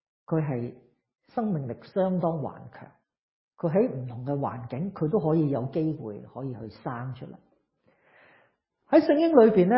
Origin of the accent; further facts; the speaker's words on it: Hong Kong; 宴乐对我哋香港人嚟讲系咁紧要嘅